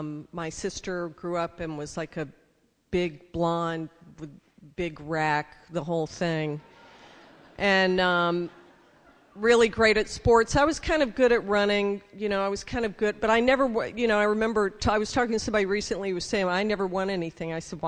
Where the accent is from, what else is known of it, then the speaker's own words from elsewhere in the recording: Texas, United States; Because I grew up in Texas, we were all armed.